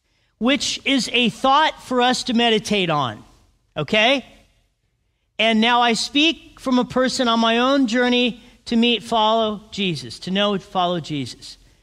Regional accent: Big Bear Lake, California, United States; So as I grew up in Big Bear, my dad for a living built cabins in Big Bear.

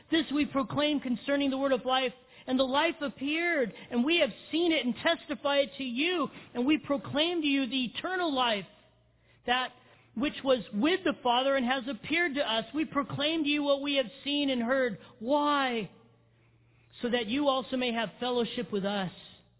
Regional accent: United States; I'm a Gentile and you're a Jew. I'm from America and you were born in Jerusalem

